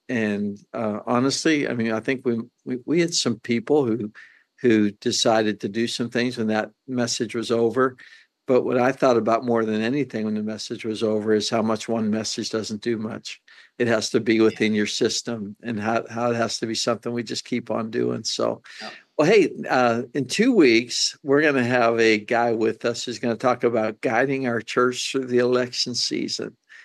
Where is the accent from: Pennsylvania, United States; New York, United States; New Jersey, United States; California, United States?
Pennsylvania, United States; Pittsburgh; I'm from Pittsburgh. We don't have hurricanes in Pittsburgh.